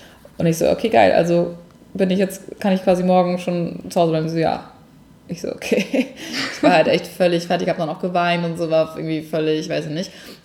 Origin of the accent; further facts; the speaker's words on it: Hamburg, Germany; moved away as an adult; ich komme eigentlich aus Hamburg ursprünglich und bin 2009 nach meinem Abi für ein Praktikum nach München gezogen.